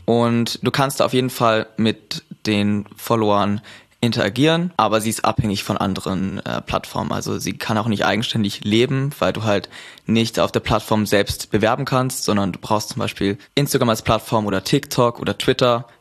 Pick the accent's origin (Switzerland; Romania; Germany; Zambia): Germany; Berlin; now in Cyprus; ich komme aus Berlin, wohne aktuell auf Zypern